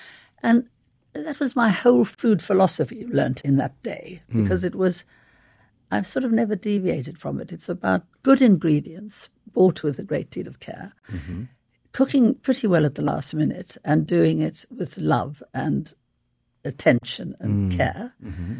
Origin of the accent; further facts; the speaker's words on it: South Africa; Well, I grew up in South Africa